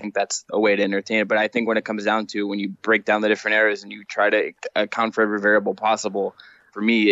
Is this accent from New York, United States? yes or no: no; Cleveland, Ohio, United States; I was born in 93, so I was not alive for the vast majority of the Jordan era. I'm from Cleveland. I've grown up watching LeBron.